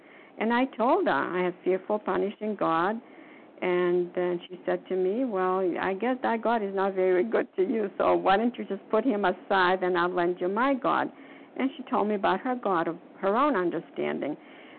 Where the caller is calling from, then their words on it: Florida, United States; No, I'm calling from Florida.